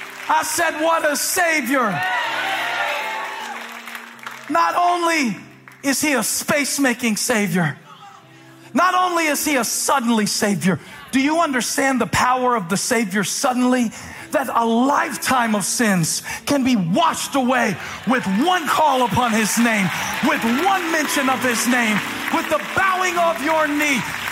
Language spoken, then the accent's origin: English; Moncks Corner, South Carolina, United States; because while I was growing up in Monk's Corner, 615 miles away in Miami.